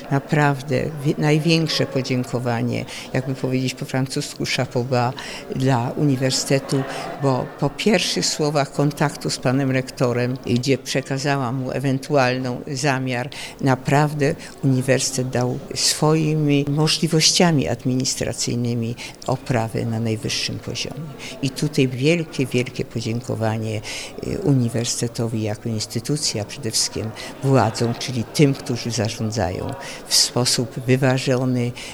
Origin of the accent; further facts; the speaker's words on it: Kraków, Lesser Poland, Poland; Ja jestem rodowitą krakowianką, więc żyłam zawsze nie skąpo, ale wyważenie.